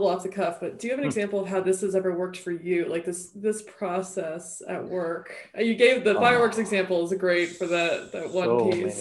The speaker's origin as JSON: {"language": "English", "town": "Fort Lauderdale", "region": "Florida", "country": "United States", "said": "See, and I'm from Fort Lauderdale."}